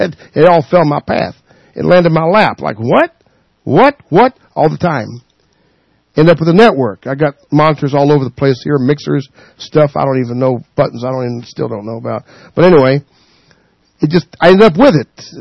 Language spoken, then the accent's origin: English; the South, United States; I'm American, too. I'm a Southern boy.